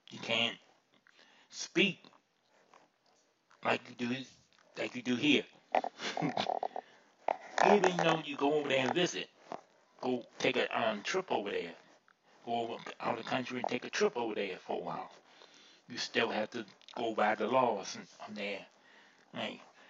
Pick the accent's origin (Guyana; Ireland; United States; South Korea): United States; Even though I'm American, we got Americans that live in China.